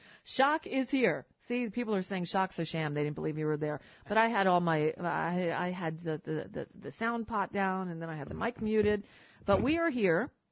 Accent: New York, United States; Well, you know, I remember those when I was a kid because I grew up in New York

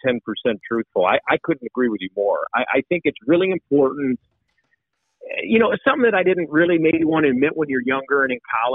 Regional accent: Chicago, Illinois, United States; I grew up in Chicago. I grew up rooting for the Cubs.

